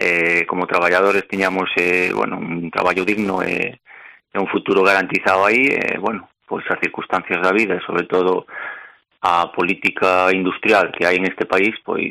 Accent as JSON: {"language": "Galician", "region": "Galicia", "country": "Spain", "said": "cada un como galegos tiranos a nosa terra, evidentemente."}